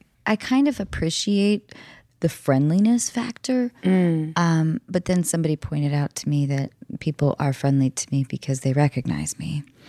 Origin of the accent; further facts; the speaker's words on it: Seattle, Washington, United States; I grew up in Seattle or north of Seattle, I should say. Seattle always sounds way too. Like hip for where I actually grew up.